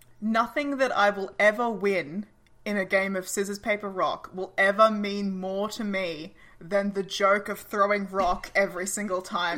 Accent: Australia; We're Australian.

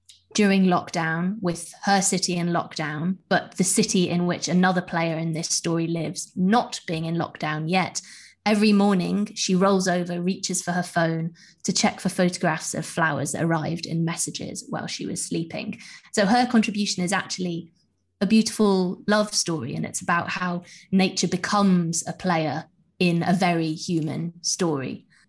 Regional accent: Karachi, Sindh, Pakistan; I grew up in Karachi, a city where parks, the few whose land has not been stolen and built on, are manicured and gated.

